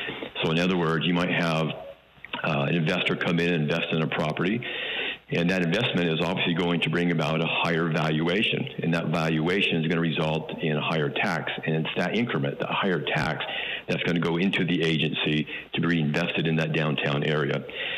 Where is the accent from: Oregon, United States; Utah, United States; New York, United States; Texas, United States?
Utah, United States; Holladay; And I grew up near Holiday Village, and when I grew up, Holiday Village's commercial area was nothing to write home to mom about.